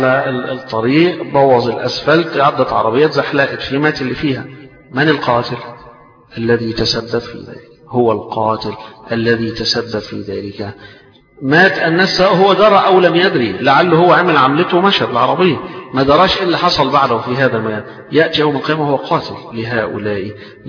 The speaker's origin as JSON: {"language": "Arabic", "country": "Egypt"}